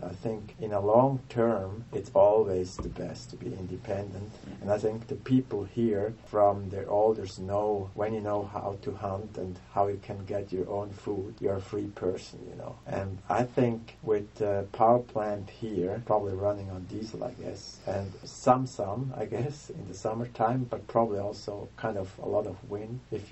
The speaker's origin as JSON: {"language": "English", "country": "Switzerland", "second_language": "English", "said": "We are from Switzerland, so it's not sure if my children would be able to join the school here when we would overwinter"}